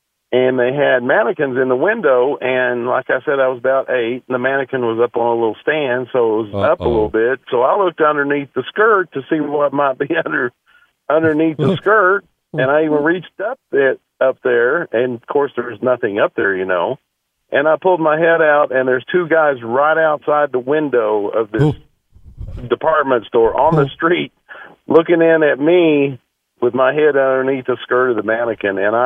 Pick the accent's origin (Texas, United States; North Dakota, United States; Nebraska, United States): Texas, United States; But I grew up in West Texas, and I was down downtown with my family.